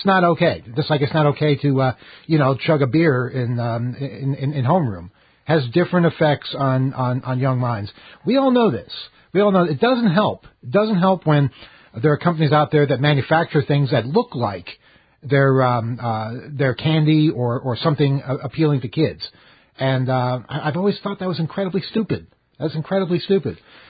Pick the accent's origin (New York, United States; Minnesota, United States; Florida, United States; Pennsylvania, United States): New York, United States; Queens; Look, I grew up in Queens. I know a lot of people from Queens.